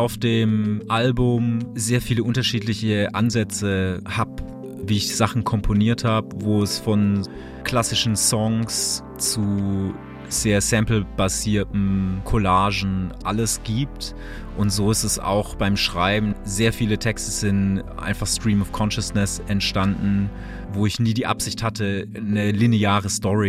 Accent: Pforzheim, Baden-Württemberg, Germany; moved away as an adult; now in Berlin, Germany; Ich bin in Pforzheim geboren und aufgewachsen und bin 2010 nach dem Abi abgehauen und bin nach Berlin gekommen.

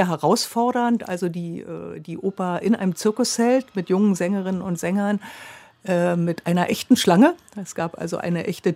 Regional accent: Berlin, Germany; Also ich bin ja Berlinerin.

